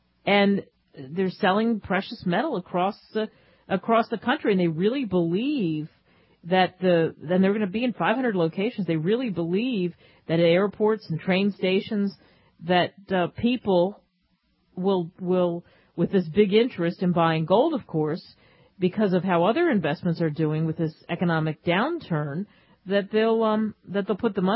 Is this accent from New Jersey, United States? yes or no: yes; New Jersey, United States; You can tell I'm from Jersey because it's so tough for me to pump gas.